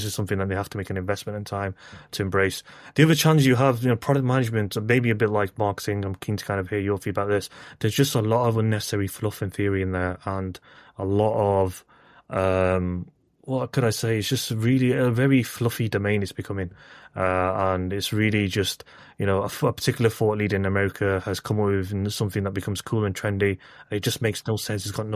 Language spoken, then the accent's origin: English; United Kingdom; this will be really risky to me as a British Britanni doing this.